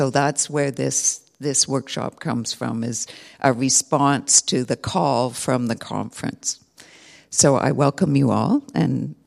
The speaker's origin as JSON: {"language": "English", "town": "Ottawa", "region": "Ontario", "country": "Canada", "said": "So I am from Ottawa, Canada"}